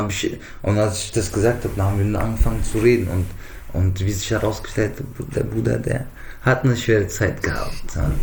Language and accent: German; Offenbach, Hesse, Germany; Und ich sage, ich komme aus Frankfurt, Offenbach.